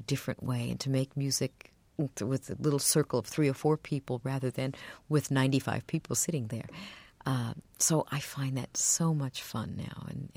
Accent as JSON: {"language": "English", "town": "New York City", "region": "New York", "country": "United States", "tie": "born or raised there", "said": "Well, I started, you know, growing up in New York, I had this terrible attitude. I'm embarrassed to admit it now, that many New Yorkers have"}